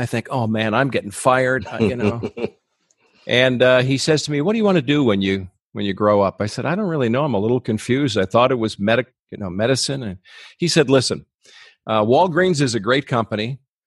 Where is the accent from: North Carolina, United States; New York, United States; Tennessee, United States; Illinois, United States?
Illinois, United States; Chicago; now in Detroit, United States; I grew up in Chicago, inner city Chicago. So even though I've been in Detroit most of my professional life, I grew up as a kid in Chicago.